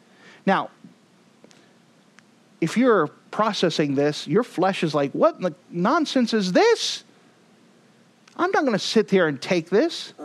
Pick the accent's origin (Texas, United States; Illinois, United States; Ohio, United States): Texas, United States; I mean, I'm from Texas. This is like ingrained in us.